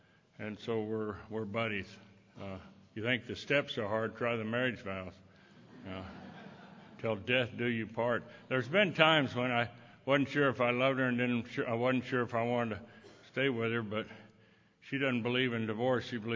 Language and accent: English; Texas-Oklahoma panhandle, United States; I was born and reared in the Texas-Oklahoma panhandle, no man's land, out in kind of no man's land there.